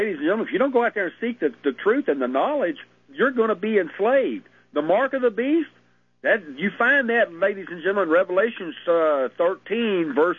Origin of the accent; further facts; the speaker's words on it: Louisiana, United States; I am from Louisiana. I just reside in Arkansas.